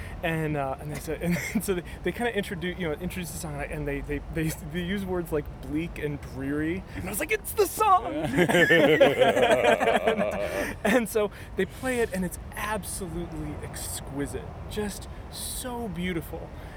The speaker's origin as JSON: {"language": "English", "town": "Madison", "region": "Wisconsin", "country": "United States", "tie": "born or raised there", "said": "One was a band from my hometown of Madison, Wisconsin, called"}